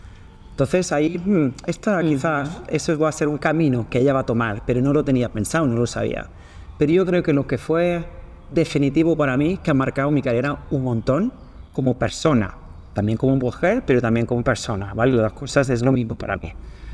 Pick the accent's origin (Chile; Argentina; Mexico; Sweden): Sweden; Spanish is a second language; Sí, soy sueca, 100%, pero latina de corazón.